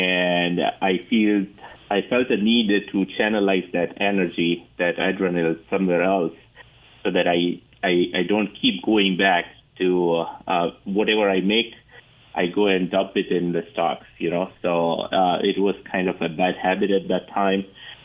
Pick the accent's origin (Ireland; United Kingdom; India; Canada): India; English is a second language; moved away as an adult; now in United States; I came from, in 2006, I came from India to U.S. To work in IT industry. I worked in IT for 13 years here in the United States.